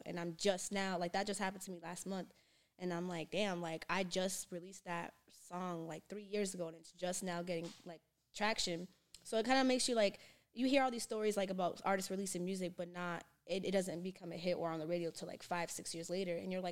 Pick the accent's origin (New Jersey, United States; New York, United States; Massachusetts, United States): Massachusetts, United States; they're not feeling me because I'm from Mass and, like, you know, the music scene is a little different here than maybe in D.C.